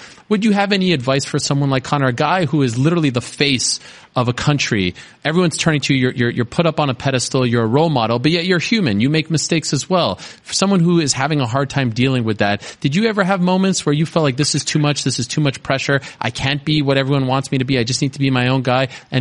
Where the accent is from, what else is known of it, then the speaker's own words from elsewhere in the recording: Montreal, Quebec, Canada; By the way, I'm a fellow Canadian. I'm from Montreal.